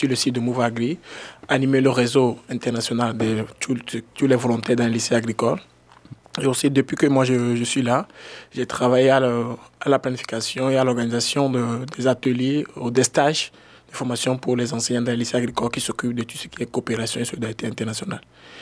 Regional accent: Togo; je viens du Togo, l'un des pays de l'Afrique de l'Ouest.

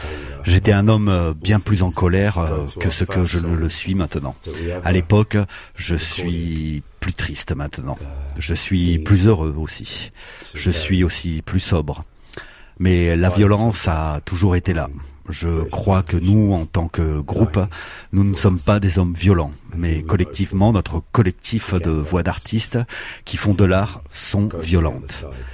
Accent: Wales, United Kingdom; French is a second language; pas définitivement anglais, je suis Welsh, donc bon.

